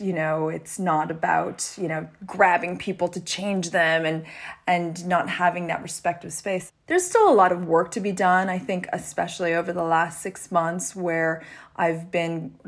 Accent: Canada; I grew up in Canada.

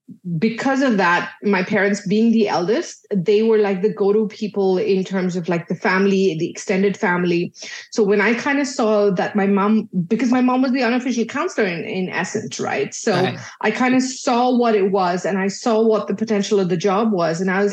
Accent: Dubai, United Arab Emirates; so I was born and brought up in Dubai, but I'm originally Indian. So my parents are Indian

